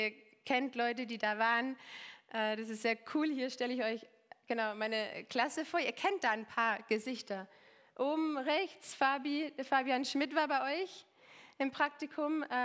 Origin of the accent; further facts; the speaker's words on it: Normandy, France; ich bin in der Normandie geboren, in Frankreich aufgewachsen, bin da zur Schule gegangen, bis zum Abi, das französische Abi.